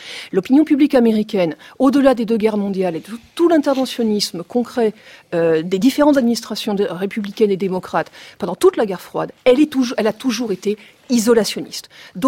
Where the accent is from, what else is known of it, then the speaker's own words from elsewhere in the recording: France; je suis française